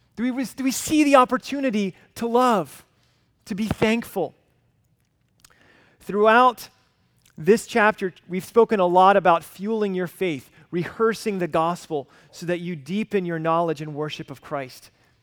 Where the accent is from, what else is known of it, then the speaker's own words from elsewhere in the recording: Alabama, United States; I grew up in Alabama. My dad's a pastor